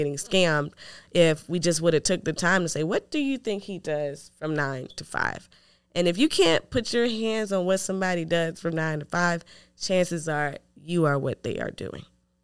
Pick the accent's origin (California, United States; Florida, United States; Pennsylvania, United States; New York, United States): Florida, United States; Miami; Oh, I got what? I'm from Miami.